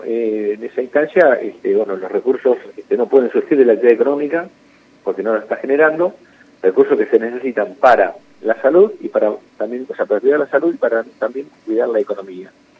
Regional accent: La Pampa, Argentina; porque somos nosotros de La Pampa

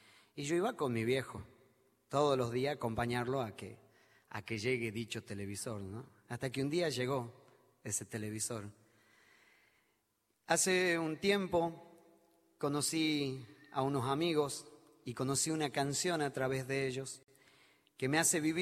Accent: Humahuaca, Jujuy, Argentina; la estación de tren de Humahuaca, ese mi pueblito natal.

